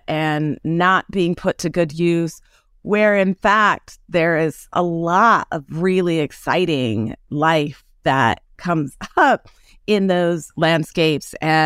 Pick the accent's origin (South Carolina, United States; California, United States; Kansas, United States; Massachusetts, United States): California, United States; also born or lived in Colorado; I think I also am a child of the American West. I was born in Colorado, raised in California, and I love this landscape.